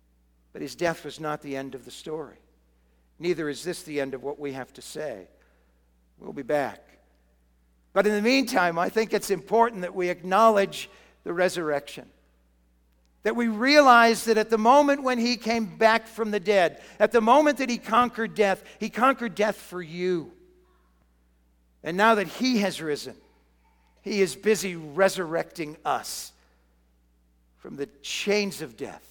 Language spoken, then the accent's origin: English; Massachusetts, United States; I grew up in Massachusetts too